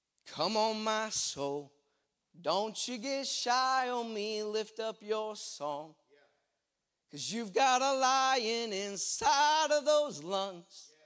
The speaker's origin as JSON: {"language": "English", "town": "Zanesville", "region": "Ohio", "country": "United States", "tie": "born or raised there", "said": "One around my city, my hometown city, Zanesville, and one around our state capital, Columbus"}